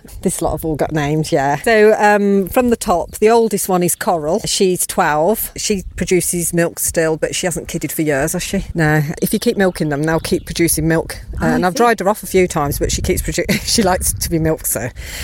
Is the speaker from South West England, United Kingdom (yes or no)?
no; Birmingham, West Midlands, United Kingdom; I come from Birmingham and there weren't many goats.